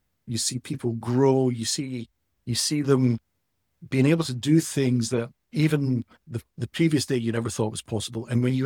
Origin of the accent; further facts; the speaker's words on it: Edinburgh, Scotland, United Kingdom; I'm from Scotland. I'm from Edinburgh.